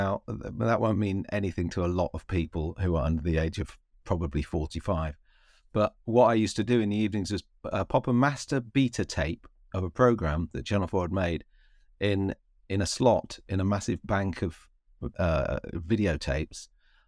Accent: Louth, East Midlands, United Kingdom; It's a guy called Malt Kerridge, is in my hometown of Louth, and he was a proper sort of northern sports teacher

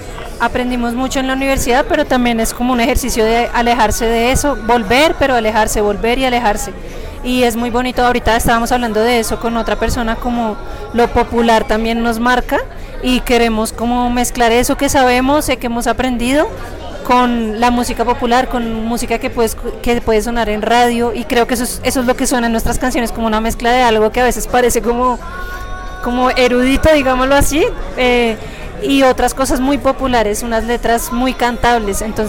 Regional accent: Bogotá, Colombia; Pues nosotras somos de Bogotá

